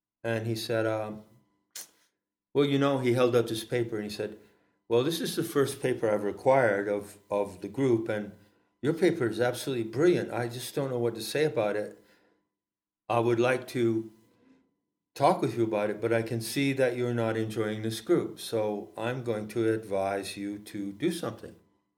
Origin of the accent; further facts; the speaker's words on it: Friendship, Maine, United States; I grew up in Friendship, Maine, where there's no social life.